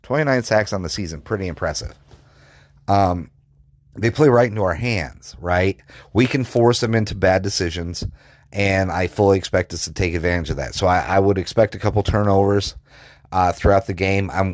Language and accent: English; Colorado, United States; I grew up in Colorado, so growing up in Colorado, you get your teeth kicked in by Nebraska pretty much my whole life.